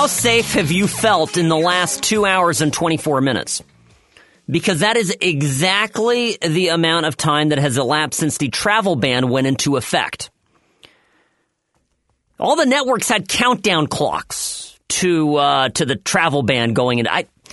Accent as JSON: {"language": "English", "town": "Irvine", "region": "California", "country": "United States", "tie": "born or raised there", "said": "I grew up in Irvine here, and my father worked at UCI"}